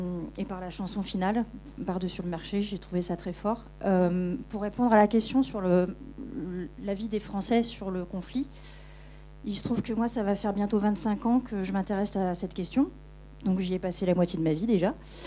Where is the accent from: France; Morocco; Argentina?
France; Mais en tant que Française citoyenne